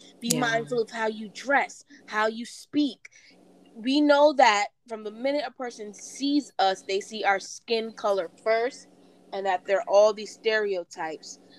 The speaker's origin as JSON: {"language": "English", "region": "New York", "country": "United States", "tie": "born or raised there", "said": "I grew up in New York."}